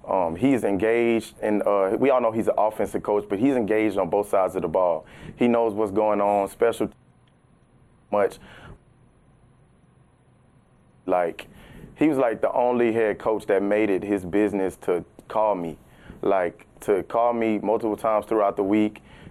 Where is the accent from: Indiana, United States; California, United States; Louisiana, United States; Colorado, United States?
Louisiana, United States; Baton Rouge; But I would say growing up in Baton Rouge, it's like I never really had a favorite team. Of course, I always watch LSU. That's the home team, you know.